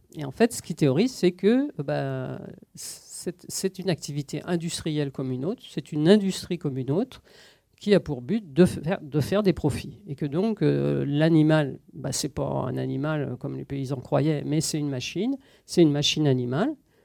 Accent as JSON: {"language": "French", "town": "Paris", "region": "Île-de-France", "country": "France", "said": "Je viens de Paris, j'étais parisienne et je suis partie à la campagne comme beaucoup de néo-ruraux quand j'étais jeune."}